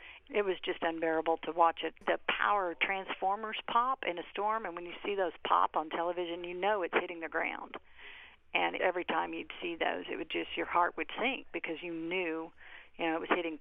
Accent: El Reno, Oklahoma, United States; I spent my whole childhood believing that my hometown of El Reno would never get hit by a tornado because it was between two rivers.

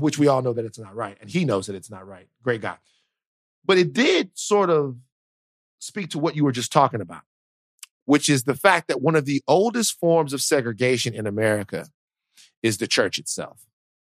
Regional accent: the South, United States; I'm from the South.

